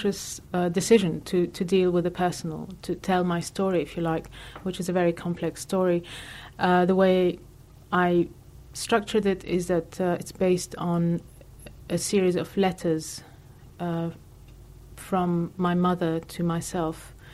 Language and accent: English; Lebanon; my social condition as a woman from a distant culture with all the influences and all the experiences that I grew up with in Lebanon